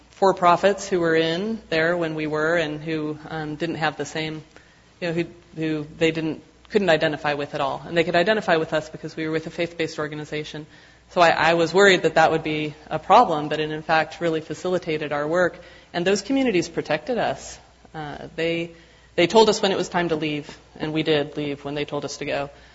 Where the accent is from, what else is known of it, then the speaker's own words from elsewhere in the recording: United States; Being an American kind of was a problem at that time, but working for a Christian organization was actually a great help.